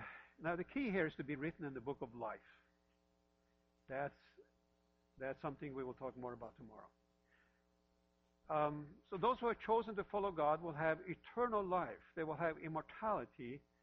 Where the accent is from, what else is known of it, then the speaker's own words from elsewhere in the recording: Norway; I'm from Norway, and in Norway we have what we call Norse mythology